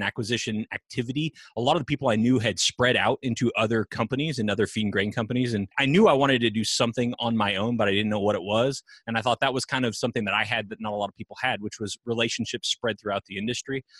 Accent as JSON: {"language": "English", "region": "California", "country": "United States", "tie": "born or raised there", "said": "I grew up in Northern California on a hobby farm"}